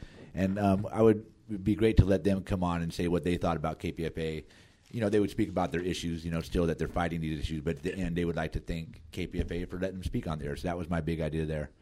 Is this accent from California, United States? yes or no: yes; Antioch, California, United States; That's in my hometown and my high school I graduated from in Antioch.